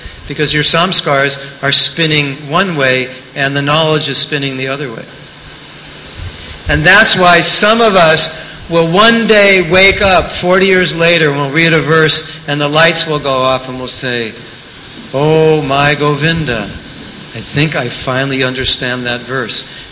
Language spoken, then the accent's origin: English; New York, United States; My father's from New York and he's Jewish. I can say it. I come from New York Jewish family, so I can say that.